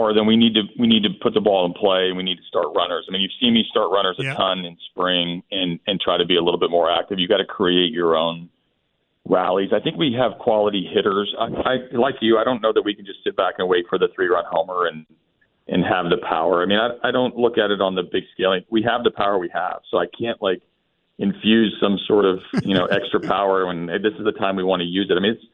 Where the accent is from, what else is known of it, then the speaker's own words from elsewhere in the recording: Oklahoma, United States; I grew up in Oklahoma, so I've always loved